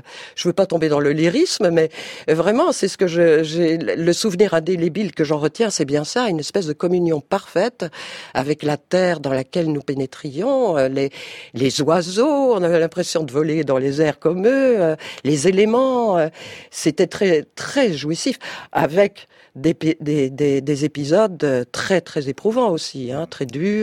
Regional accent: Belgium; je suis une fille du plein pays. De la platitude, puisque je suis belge d'origine, donc je redoute un peu la montagne.

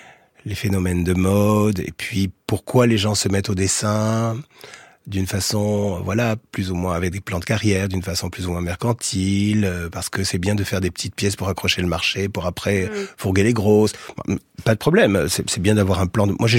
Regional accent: Nice, Provence-Alpes-Côte d'Azur, France; now in Paris, France; Moi, je viens de province. Voilà. Je suis niçois. Je suis un niçois qui habite à Paris. Je ne suis pas un parisien.

